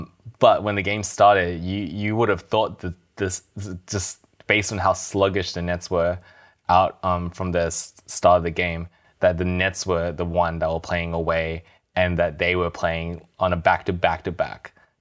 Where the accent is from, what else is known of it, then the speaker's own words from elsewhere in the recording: Australia; I'm Australian, so I don't get Thanksgiving.